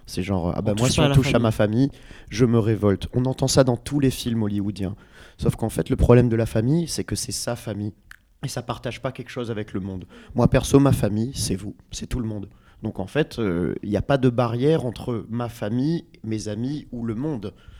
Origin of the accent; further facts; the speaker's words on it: France; on se plaint de beaucoup de choses en tant que Français